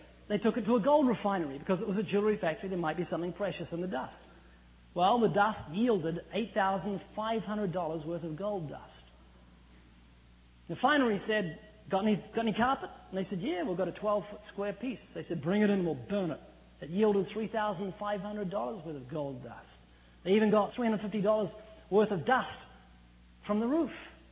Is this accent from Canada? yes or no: no; New Zealand; now in United States; I'm originally from New Zealand, although you wouldn't know it. I've lost my accent. I've been living in California for 14 years.